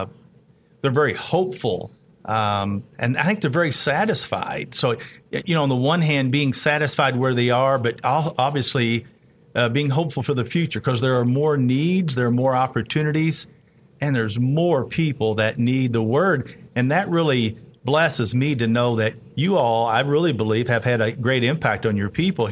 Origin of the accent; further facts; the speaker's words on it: Kentucky, United States; You know, I am from Kentucky, after all.